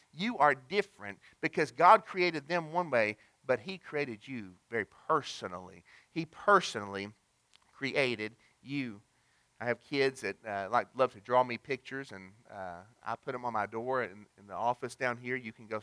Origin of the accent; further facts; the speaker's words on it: East Ridge, Tennessee, United States; I remember East Ridge, Tennessee, my hometown.